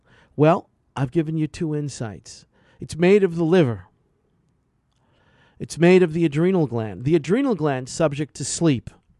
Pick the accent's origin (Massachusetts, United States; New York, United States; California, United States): New York, United States; Brooklyn; Growing up in Brooklyn, we would go to the bar.